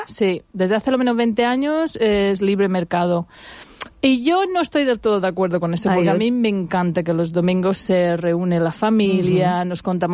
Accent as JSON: {"language": "Spanish", "region": "England", "country": "United Kingdom", "second_language": "Spanish", "moved": "yes", "said": "en cuanto veías el sol en Inglaterra, hablo por mí, yo soy inglesa"}